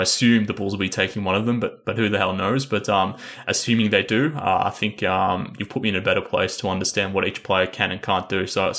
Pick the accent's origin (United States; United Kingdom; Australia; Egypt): Australia; Look, I'm from Australia. There's not many NBA fans.